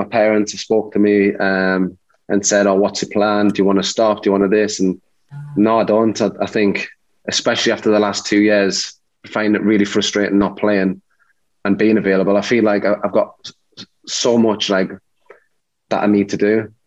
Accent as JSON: {"language": "English", "town": "Newcastle", "region": "North East England", "country": "United Kingdom", "said": "I'm from Newcastle, I see my mates, I see my mum and dad, and then I went to Liverpool"}